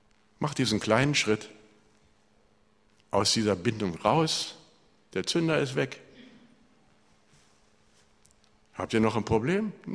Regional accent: Berlin, Germany; Ich bin in Berlin groß geworden

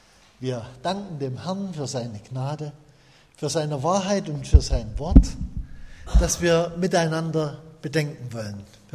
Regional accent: Lichtenstein, Saxony, Germany; Ich komme aus einer Kleinstadt in Sachsen, Liechtenstein, falls Sie jemanden kennt, in der Nähe von Zwickau.

